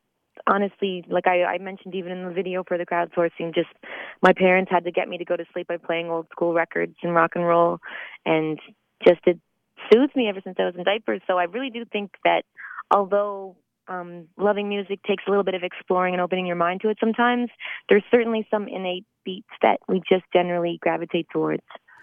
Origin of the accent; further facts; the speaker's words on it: Charlottetown, Prince Edward Island, Canada; now in Halifax, Canada; I grew up in Charlottetown, and then I moved to the big city of Hollywood. 3.5 hours away. So it's nice still being really close to home. And Halifax I definitely consider home now too.